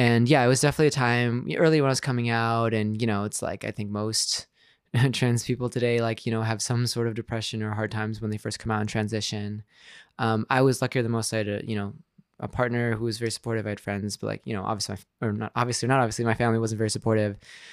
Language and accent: English; Chicago, Illinois, United States; And, you know, where I grew up in Chicago, you know, it's like